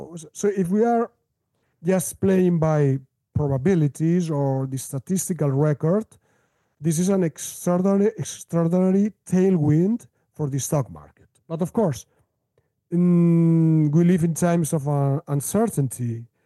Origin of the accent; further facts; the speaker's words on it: Spain; English is a second language; Look, I am from Spain. Well, you notice my accent.